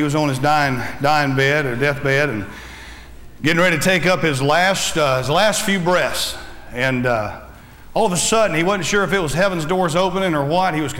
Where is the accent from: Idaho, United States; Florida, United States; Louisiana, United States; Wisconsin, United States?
Florida, United States; Fort Myers; accent: Southern; also born or lived in Alabama, United States; I grew up in Southwest Florida in Fort Myers, and I was born in Alabama, where true Southerners were, amen, and amen, and and I moved down here to Florida. Everybody thought I was a redneck at first with my Southern accent